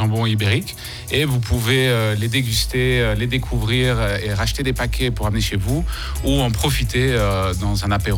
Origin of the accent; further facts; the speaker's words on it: Switzerland; Moi, je suis suisse